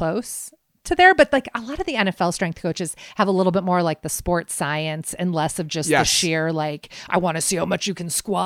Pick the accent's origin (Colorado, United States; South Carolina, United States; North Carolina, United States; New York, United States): Colorado, United States; same age growing up in Colorado.